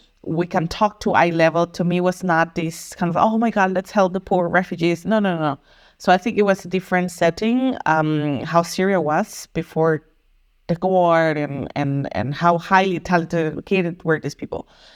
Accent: Costa Rica; now in Berlin, Germany; I'm originally from Costa Rica, a beautiful paradise, I have to say. It's a very dangerous paradise as the rest of Latin America. I'm not going to get there. But in 2015, I moved to Germany.

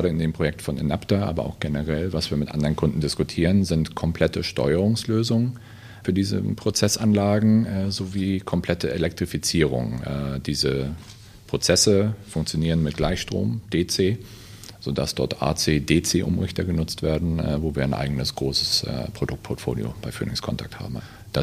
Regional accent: Hamburg, Germany; also born or lived in Norway; Und dann nochmal fast 4 Jahre lang in Norwegen bin ich gewesen, bis ich dann in meine alte Heimatstadt Hamburg wieder zurückgekehrt bin.

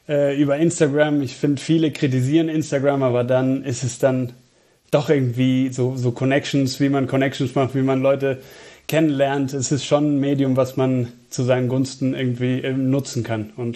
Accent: Venezuela; German is a second language; moved away as an adult; now in Germany; bin ich in Venezuela, in Lateinamerika geboren und aufgewachsen auch. Also ich bin erst 2010 nach Deutschland gekommen für Studium

